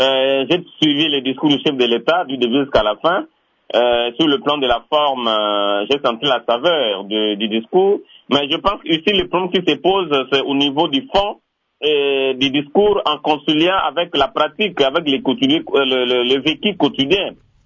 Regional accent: Équateur, DR Congo; chez moi, à l'Équateur, nous avons 7 territoires. Dans les 7 territoires, aucun tribunal de paix fonctionne.

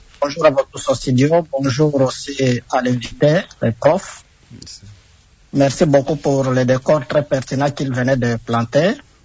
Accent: DR Congo; chez nous, en République démocratique du Congo, nous avons plus une culture de l'oralité

